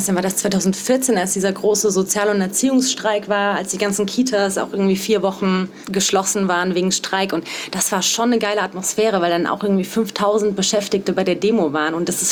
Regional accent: Saarland, Germany; Also ich komme ja aus dem Saarland

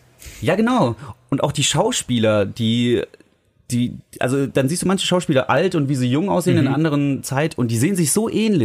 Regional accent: Hesse, Germany; Entschuldigung, ich komme immer noch aus Hesse, gell?

